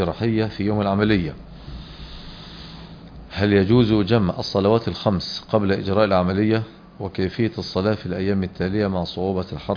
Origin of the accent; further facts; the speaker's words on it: Egypt; في بلدنا مصر